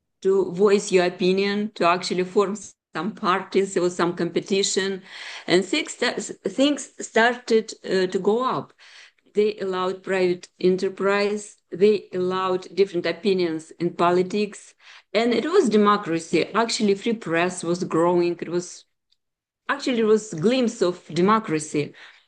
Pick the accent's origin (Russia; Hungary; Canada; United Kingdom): Russia; English is a second language; moved away; And I came from Russia in 1996.